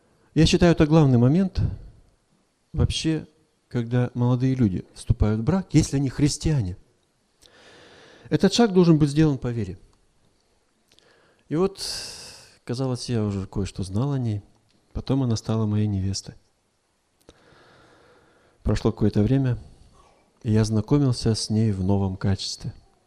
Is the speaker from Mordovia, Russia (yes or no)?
no; Slavgorod, Altai Krai, Russia; Приехал я из Сибири. Город Славгород там такой есть небольшой.